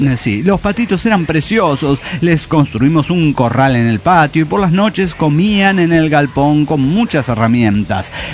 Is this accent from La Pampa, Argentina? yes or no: yes; La Pampa, Argentina; born there; Yo nací en La Pampa